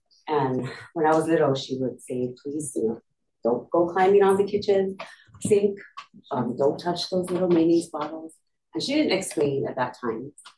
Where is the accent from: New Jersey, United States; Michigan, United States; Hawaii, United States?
Hawaii, United States; Waimea; I hail from Waimea, Moku Okeahe.